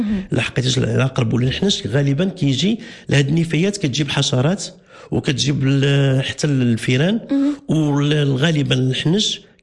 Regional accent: Morocco; عندنا في المغرب

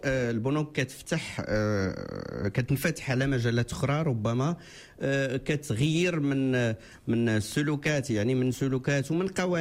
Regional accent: Morocco; وإحنا كمغاربة كاملين

